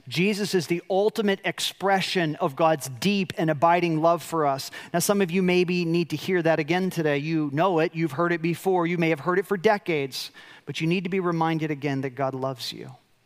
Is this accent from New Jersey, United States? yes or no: no; Chicago, Illinois, United States; I grew up in Chicago. And in Chicago, I grew up as a multi-generational Cubs fan.